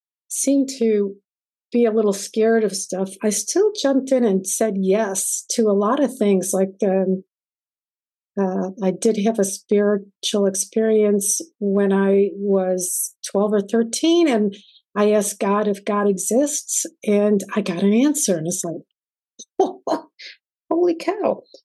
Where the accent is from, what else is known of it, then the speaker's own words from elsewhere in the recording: Northeast, United States; I got to be stationed in lots of places that were not like the Northeast where I grew up.